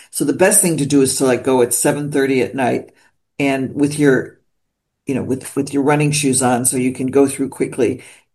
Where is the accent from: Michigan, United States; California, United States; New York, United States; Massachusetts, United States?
New York, United States; Buffalo; Well, my father had an Italian food store in Niagara Falls. I grew up in Buffalo, New York, and he had a contact in Paris